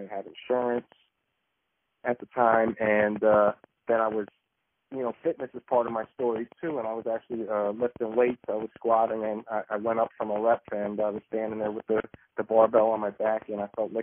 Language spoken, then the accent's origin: English; Wilkes-Barre, Pennsylvania, United States; now in Philadelphia, United States; I live in Philadelphia, PA. I'm originally from Wilkes-Barre, PA. You know, I grew up normal kid, blue-collar family, hardworking.